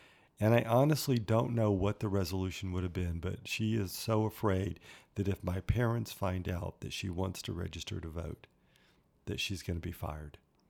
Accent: Birmingham, Alabama, United States; So I grew up in the American South in the state of Alabama in Birmingham.

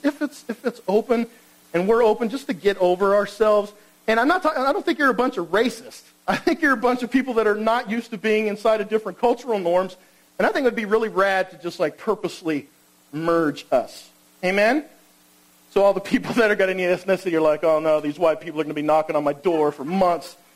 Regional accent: California, United States; I grew up in neighborhoods where I was the minority most of the time when I grew up in Southern California.

